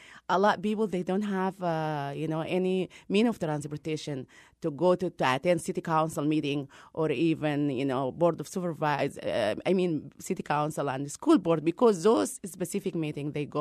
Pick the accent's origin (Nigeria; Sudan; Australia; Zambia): Sudan; English is a second language; moved away as an adult; also born or lived in Virginia; now in Iowa City, United States; I came from Sudan 20 years ago. I lived in Virginia before I moved to Iowa, where I started my family.